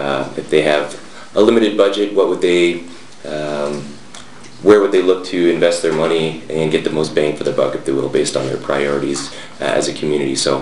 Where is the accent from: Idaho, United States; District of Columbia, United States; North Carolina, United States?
Idaho, United States; Boise; I'm from Boise, Idaho. I grew up there.